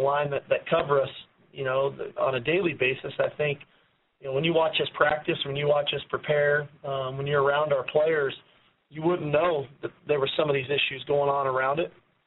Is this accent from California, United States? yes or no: yes; California, United States; I'm from Southern California, and there's a long line of history and tradition here of winning football and championships and accolades and all those things